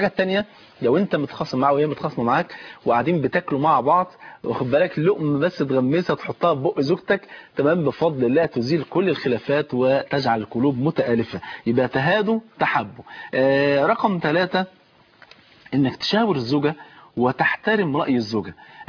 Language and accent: Arabic; Egypt; بس عندنا في مصر